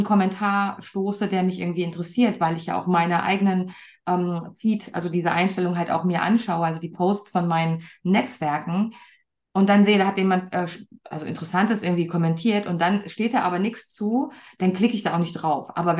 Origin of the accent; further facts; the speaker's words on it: United States; now in Hannover, Germany; Ich sitze in Hannover, also in Deutschland, die meiste Zeit über. Ich bin allerdings Kanadierin und in den USA aufgewachsen.